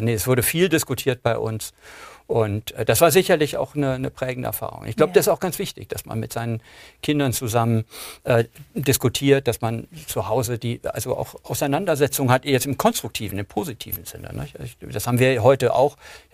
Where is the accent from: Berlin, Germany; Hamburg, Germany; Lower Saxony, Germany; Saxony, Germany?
Berlin, Germany; West Berlin; Ich bin in West-Berlin groß geworden.